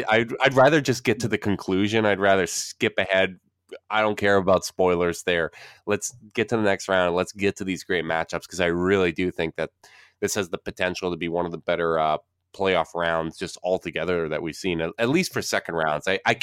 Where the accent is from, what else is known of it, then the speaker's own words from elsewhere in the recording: Canada; just because I'm Canadian doesn't mean I'm a Raptors fan or a Toronto fan. I hate almost all Toronto sports.